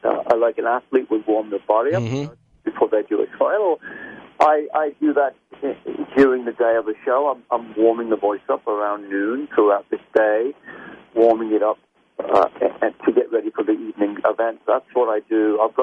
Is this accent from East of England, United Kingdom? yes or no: no; West Midlands, United Kingdom; so we grew up together in the Midlands in Britain.